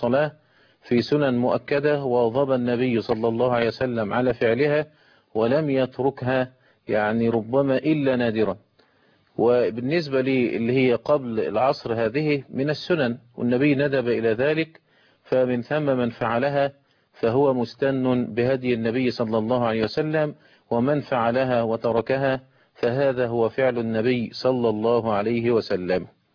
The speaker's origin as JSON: {"language": "Arabic", "country": "Egypt"}